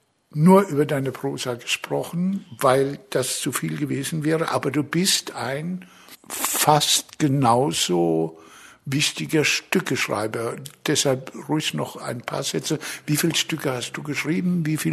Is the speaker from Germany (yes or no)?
yes; Rhineland-Palatinate, Germany; Als Pfälzer bin ich Anti-Preuße.